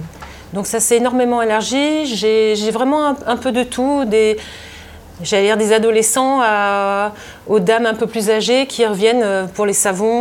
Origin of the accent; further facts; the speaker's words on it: Paris, Île-de-France, France; moved away as an adult; je suis vraiment parisienne, intramuros, née à Paris, de parents parisiens